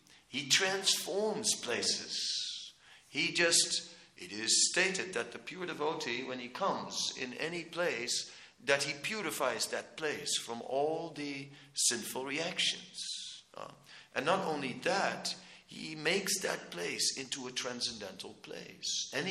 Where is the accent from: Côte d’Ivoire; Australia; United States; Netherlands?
Netherlands; Now, you know, I am from the Netherlands. It's a kind of a Protestant country, and people are just sort of sober, very sober, you know.